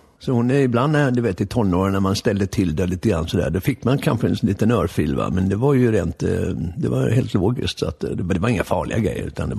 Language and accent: Swedish; Lidingö, Stockholm County, Sweden; min första minnen är väl från Lidingö när vi bodde på Säljstigen 27.